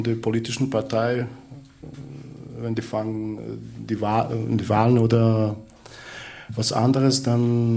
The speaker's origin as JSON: {"language": "German", "country": "Bosnia & Herzegovina", "second_language": "German", "moved": "as an adult", "lives_now": "Linz, Austria", "said": "ich komme aus Bosnien, seit 10 Jahren in Linz in Österreich."}